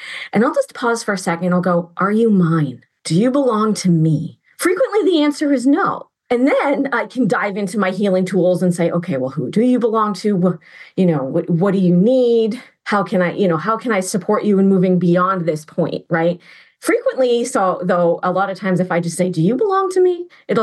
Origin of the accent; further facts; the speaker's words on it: Massachusetts, United States; born there; also born or lived in New Hampshire / Vermont; So I was born in Massachusetts and I spent most of my adult life in New Hampshire. And then like 3 years ago, I moved to Vermont.